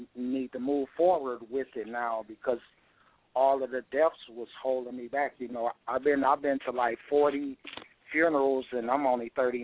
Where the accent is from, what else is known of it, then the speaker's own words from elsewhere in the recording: Detroit, Michigan, United States; I'm from Detroit, Michigan on the east side.